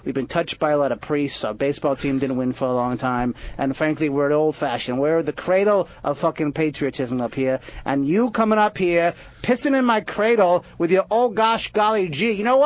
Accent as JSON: {"language": "English", "region": "Massachusetts", "country": "United States", "said": "I'm from Western Massachusetts, not Boston"}